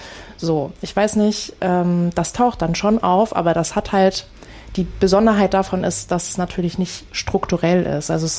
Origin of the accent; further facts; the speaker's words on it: Rostock, Mecklenburg-Vorpommern, Germany; born there; now in Erfurt, Germany; Ich bin 28 Jahre alt und gebürtig komme ich aus Rostock. Und vielleicht sage ich direkt dazu, ich lebe aber schon seit einigen Jahren in Erfurt.